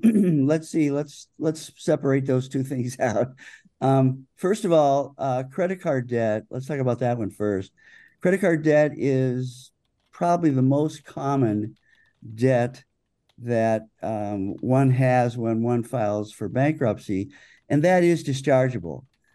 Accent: Ohio, United States; now in Wisconsin, United States; I came from Ohio and then came to Wisconsin, which I, by the way, I love dearly.

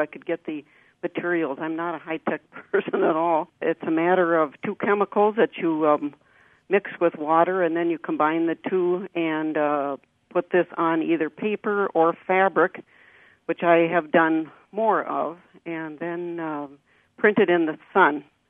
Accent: St. Cloud, Minnesota, United States; I grew up in the St. Cloud area in Minnesota.

